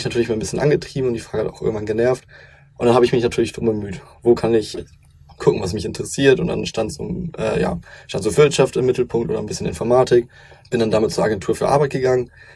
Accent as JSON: {"language": "German", "region": "Lower Saxony", "country": "Germany", "said": "also ich komme aus Niedersachsen, 13 Jahre dann zur Schule gegangen sind."}